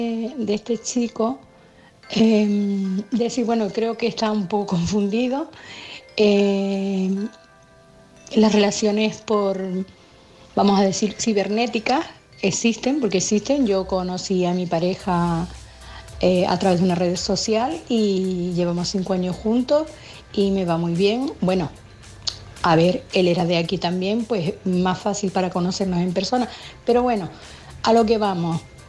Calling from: Canary Islands, Spain; de Tenerife.

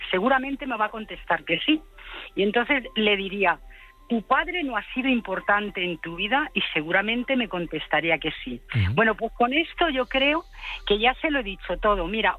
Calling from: Madrid, Community of Madrid, Spain; Estoy en Madrid.

